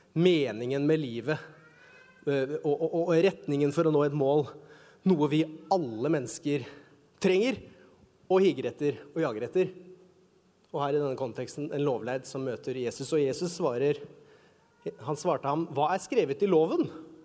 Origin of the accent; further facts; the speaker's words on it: Skedsmokorset, Akershus, Norway; jeg kom fra Skedsmokorset, så jeg sier